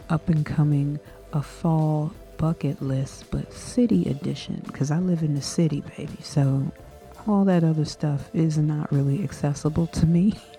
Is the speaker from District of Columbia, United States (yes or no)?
yes; Washington, District of Columbia, United States; now in Virginia, United States; I was born in Washington, D.C., born and raised in Washington, D.C. And I live in Virginia, which is a surrounding suburb.